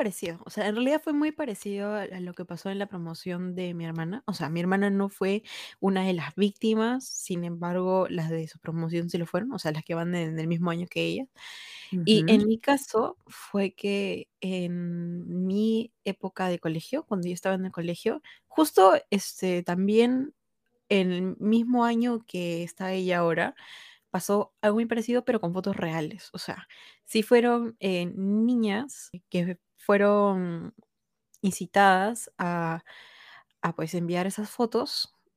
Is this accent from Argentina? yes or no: no; Peru; tengo 22 años, soy de Perú, como había mencionado anteriormente.